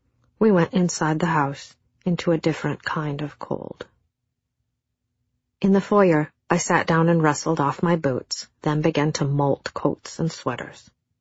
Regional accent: Minnesota, United States; Minnesota as part of a mass emigration from Norway that began in about 1880. And like everybody else in my hometown, this is pretty much all that I knew about my ancestors.

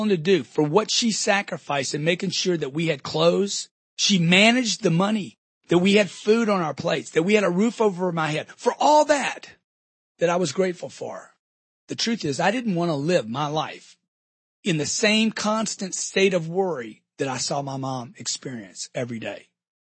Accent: Louisiana, United States; I grew up in Louisiana where you fish and you hunt and you run and you play.

